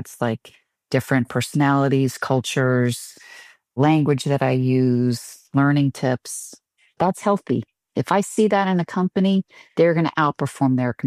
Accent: Ireland; I'm not marketing. I'm Irish. I talk in stories.

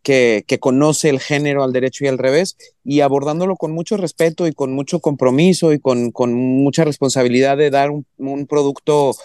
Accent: Guadalajara, Jalisco, Mexico; yo nací en Guadalajara, yo traigo el mariachi en las venas, me corre el mariachi y el tequila por derecho propio. Es algo con lo que nací, con lo que crecí.

